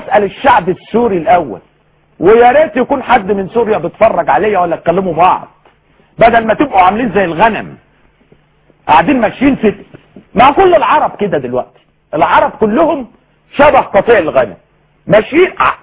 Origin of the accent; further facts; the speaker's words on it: Egypt; احنا مصريين اهو